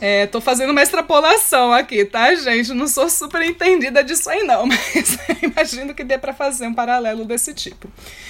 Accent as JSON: {"language": "Portuguese", "country": "Brazil", "said": "somos tropicais mesmo, né? Somos brasileiros."}